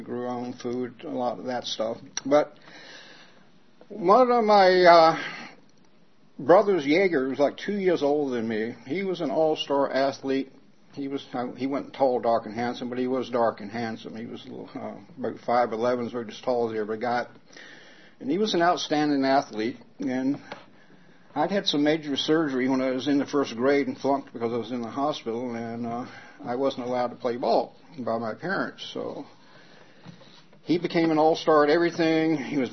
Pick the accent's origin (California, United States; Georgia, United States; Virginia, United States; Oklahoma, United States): Virginia, United States; Wolftown; I grew up in Wolftown. I was born and raised there. That's not too far from here. I don't know if everybody's familiar with Wolftown toward Gray's Mill. I'm a farm boy from a large family, last of 10 kids.